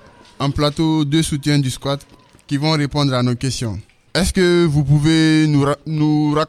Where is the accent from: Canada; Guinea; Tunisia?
Guinea; moved away as an adult; now in France; Je suis en France depuis le mois de septembre 2021. Je viens de la Guinée-Conakry et je suis chez Gema. Ça fait 4 mois.